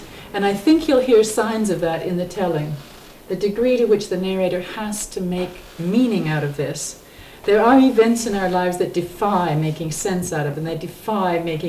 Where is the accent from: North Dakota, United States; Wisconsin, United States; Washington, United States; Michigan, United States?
Washington, United States; Seattle; now in Edmonton, Canada; I grew up in Seattle and I'm currently in Edmonton, Alberta, where I've been for the last several years